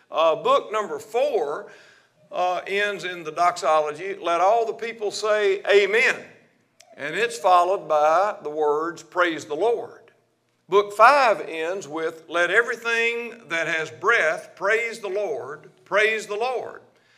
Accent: Henderson, Tennessee, United States; but we're from Henderson, Tennessee.

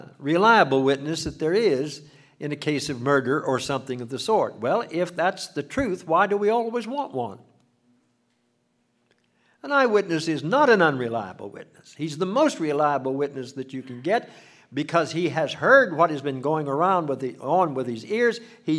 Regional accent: Moundsville, West Virginia, United States; And I said, oh, I'm from a provincial little town south of Wheeling, West Virginia, called Moundsville.

